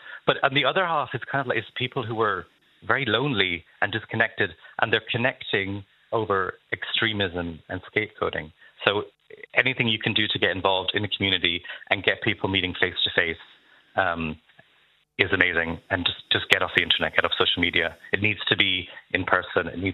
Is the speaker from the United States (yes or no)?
no; Connacht, Ireland; now in Dublin, Ireland; Yes, I am. Yeah. I'm from Mayo.